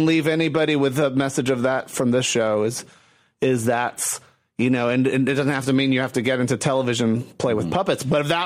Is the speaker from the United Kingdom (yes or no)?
no; Puerto Rico; now in Chicago, United States; growing up in Puerto Rico and traveling back and forth to Texas as a child and seeing my mother's family, I always felt very much like an outsider.